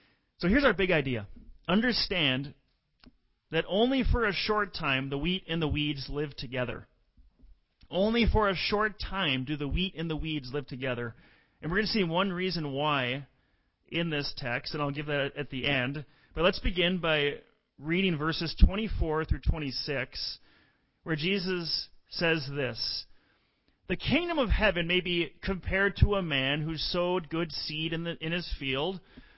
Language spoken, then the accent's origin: English; Minnesota, United States; where I grew up in the West Twin Cities, I didn't notice the harvest like many of you did who grew up in this area.